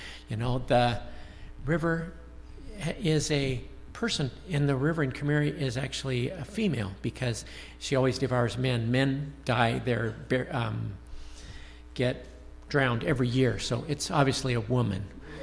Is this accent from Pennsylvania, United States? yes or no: no; Alaska, United States; born there; And my folks went out to serve the Lord in Alaska when I was a kid. I was born in Alaska before I was born.